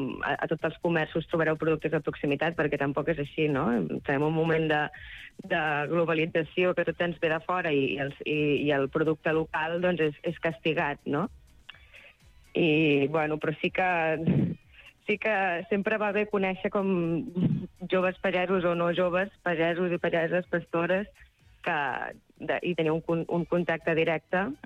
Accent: Badalona, Catalonia, Spain; jo no soc del Priorat, jo soc de Badalona

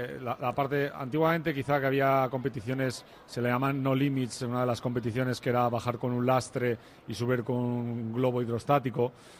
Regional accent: Catalonia, Spain; bueno, yo soy catalán.

